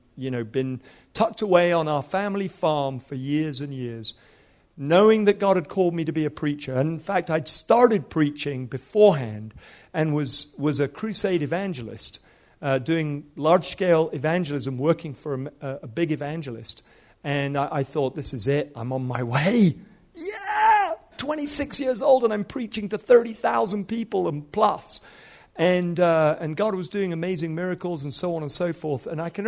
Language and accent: English; Nigeria; moved away as an adult; So I grew up in Nigeria till I was 18 years old.